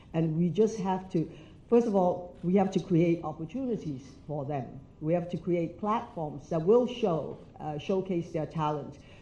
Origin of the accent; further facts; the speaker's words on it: Ipoh, Perak, Malaysia; So growing up in Malaysia, that's something